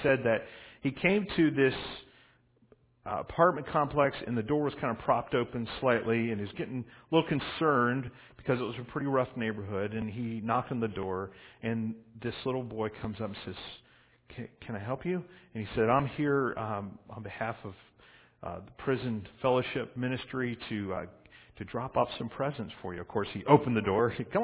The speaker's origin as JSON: {"language": "English", "region": "Virginia", "country": "United States", "tie": "born or raised there", "said": "Or my doctor, actually growing up in Virginia, he was named Dr. Payne. He was my dentist."}